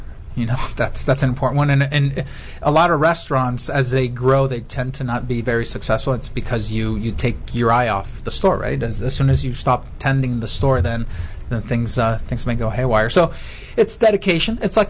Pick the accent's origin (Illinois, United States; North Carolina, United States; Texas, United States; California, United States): California, United States; San Diego; also born or lived in Mexico; my parents, originally from Mexico. I was born in Mexico and grew up in San Diego.